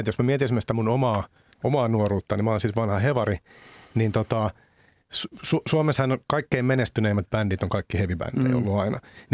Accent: Helsinki, Uusimaa, Finland; mä oon itse Itä-Helsingistä

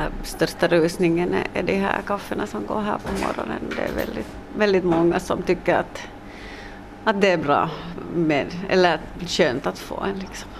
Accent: Espoo, Uusimaa, Finland; also born or lived in Siuntio; now in Kauniainen, Finland; Jag hade bott många år i Sjunde. Jag är själv uppvuxen i Esbo. Men sen hade vi bott många år i Sjunde.

